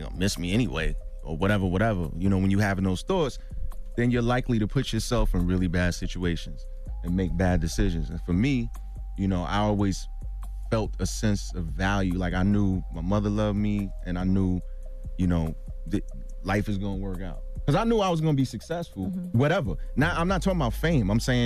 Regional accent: New York City, New York, United States; we didn't get along initially because I'm from Brooklyn, he's from Manhattan

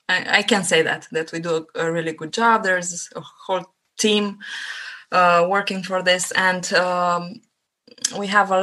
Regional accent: Romania; I'm from Romania and I currently live here.

